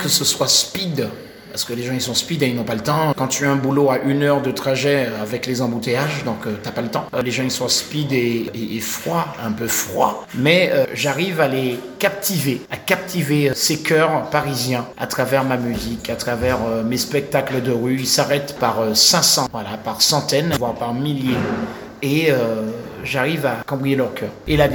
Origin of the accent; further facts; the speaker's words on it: St. Lucia; moi je suis de Sainte-Lucie, qui est l'île voisine, quelques centaines de kilomètres.